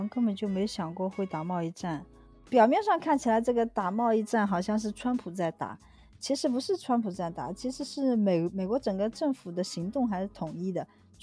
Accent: China; 对我们大陆人来说，台湾人收入也很高

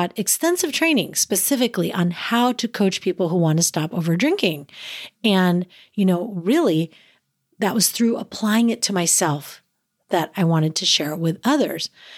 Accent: California, United States; born there; You know, I was born in California, loved wine tastings

